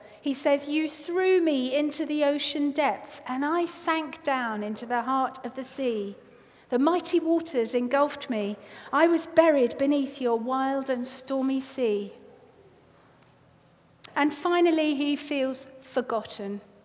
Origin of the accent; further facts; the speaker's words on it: London, United Kingdom; Now, I am a Londoner, so I'm not exactly far from home here